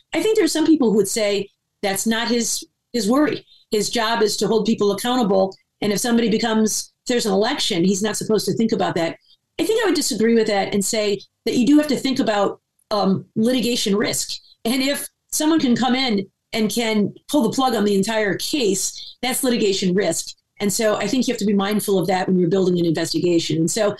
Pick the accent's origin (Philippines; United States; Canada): United States; Michigan; one of the things we saw here in my home state of Michigan